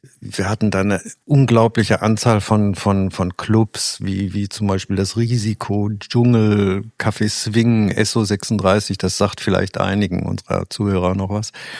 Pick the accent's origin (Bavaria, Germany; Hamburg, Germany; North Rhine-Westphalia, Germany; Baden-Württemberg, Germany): North Rhine-Westphalia, Germany; Recklinghausen; also born or lived in Berlin; Also ursprünglich komme ich aus Recklinghausen, das ist ziemlicher Ruhrpott, und ich kannte zu der Zeit nichts anderes und dachte, ich muss mal hier raus, ich muss mal was anderes sehen, und da hat es mich nach Berlin verschlagen.